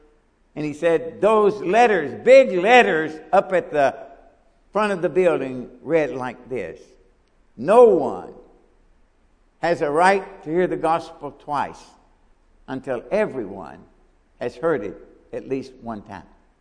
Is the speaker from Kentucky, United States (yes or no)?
yes; Kentucky, United States; I can remember some thoughts I had as a boy growing up in Kentucky, listening to Kentucky basketball on the radio